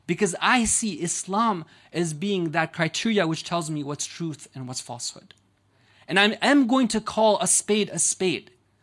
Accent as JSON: {"language": "English", "country": "United States", "said": "So let's say, for example, I, as an American, I, as a Muslim"}